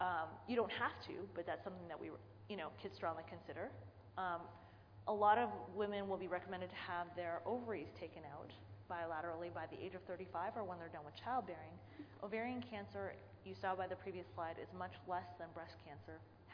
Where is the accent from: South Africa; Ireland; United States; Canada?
Canada; I'm from Canada, but not the French part.